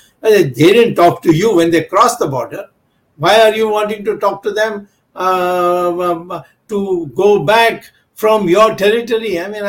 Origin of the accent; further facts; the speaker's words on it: India; Now, what more can I do as an Indian?